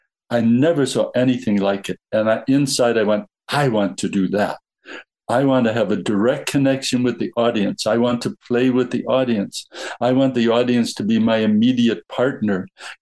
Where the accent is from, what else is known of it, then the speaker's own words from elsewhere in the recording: Cleveland, Ohio, United States; I'm from County Cleveland in Ohio. I've never been to Ireland, believe it or not, but I am flying to Dublin September 1st.